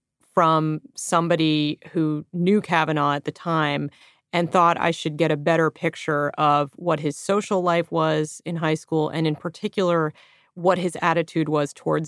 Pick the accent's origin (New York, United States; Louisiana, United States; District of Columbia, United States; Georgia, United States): District of Columbia, United States; Washington; I grew up in Washington, D.C. and went to one of the all-girls schools in that area.